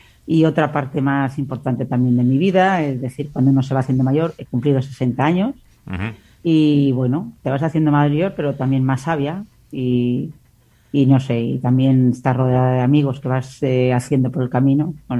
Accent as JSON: {"language": "Spanish", "town": "Santoña", "region": "Cantabria", "country": "Spain", "tie": "born or raised there", "also_born_or_lived": "Villafruela"}